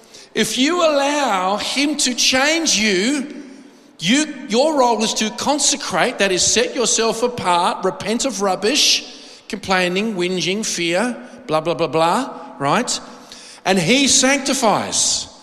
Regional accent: Adelaide, South Australia, Australia; by the grace of God, I'm born and bred in Adelaide. And I've been able to travel.

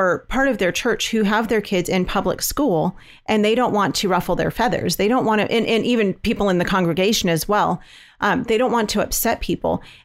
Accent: California, United States; We're from California.

